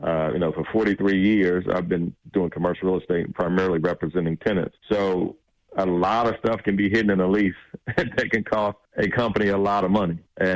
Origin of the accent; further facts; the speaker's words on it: Atlanta, Georgia, United States; I was born and raised in the West Side.